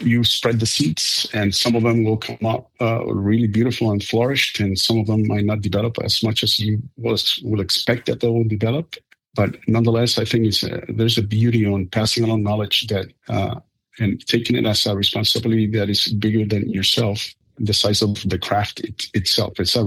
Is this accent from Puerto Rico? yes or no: yes; Puerto Rico; I was from Puerto Rico